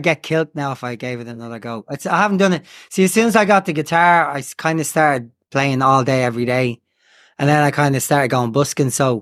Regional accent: Dublin, County Dublin, Ireland; I'm from Dublin, Crumlin, in the south side of Dublin, which is it's kind of the, I don't know, probably the coolest part of Dublin, actually, if you ask anyone.

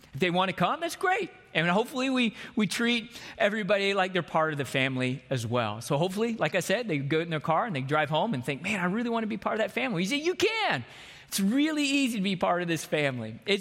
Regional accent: Texas, United States; I grew up in Texas. And so this is like on the other side of the world to me.

